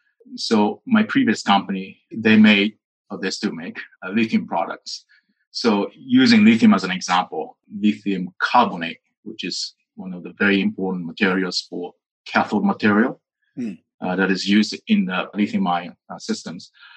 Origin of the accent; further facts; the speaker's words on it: Japan; English is a second language; now in United States; I grew up in Japan, but I lived in the U.S. many years. So I'm going back and forth. I am in the U.S. now. I plan to stay here.